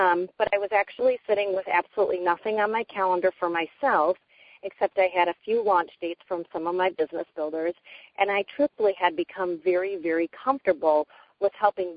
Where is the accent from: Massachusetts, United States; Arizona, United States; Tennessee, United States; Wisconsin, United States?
Wisconsin, United States; Middleton; I'm from Middleton, Wisconsin.